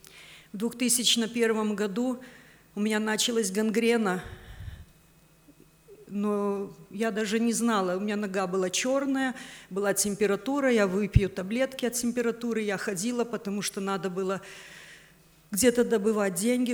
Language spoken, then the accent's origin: Russian; Vilnius, Vilnius County, Lithuania; мне 49 лет, я из Вильнюса. Родилась я в простой семье простых рабочих.